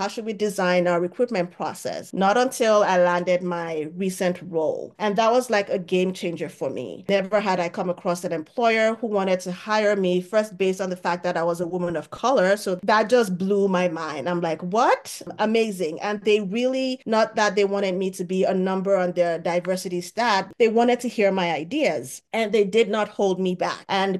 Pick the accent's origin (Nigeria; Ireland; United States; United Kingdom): Nigeria; I did that for a year back in my home country, Nigeria